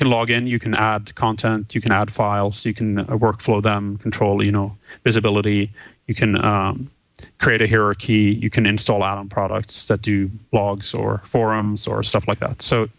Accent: Norway; I was living in Norway at the time. I'm originally from Norway.

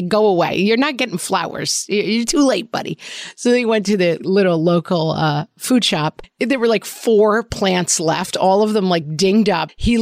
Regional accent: Ireland; I am an Irish bog person. I need to be cool and damp at all times.

